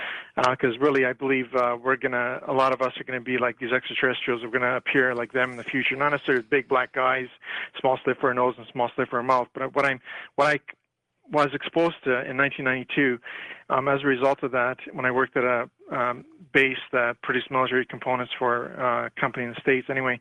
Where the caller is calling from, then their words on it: Guelph, Ontario, Canada; I'm calling from Guelph, Ontario, Canada.